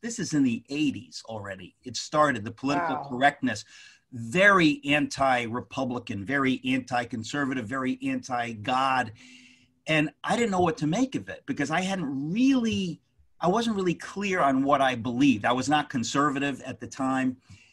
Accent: Queens, New York, United States; born there; And I was born here in New York. It was in Queens, where our president Trump was born, right in Queens.

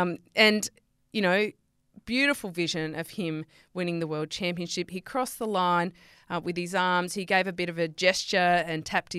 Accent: Australia; hey, I'm the Aussie here.

